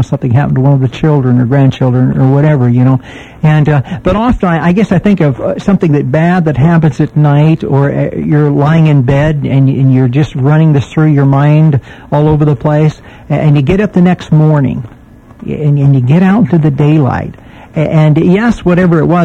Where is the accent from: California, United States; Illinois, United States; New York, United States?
California, United States; San Francisco; I grew up in San Francisco, and I had a friend of mine from school that lived in the projects.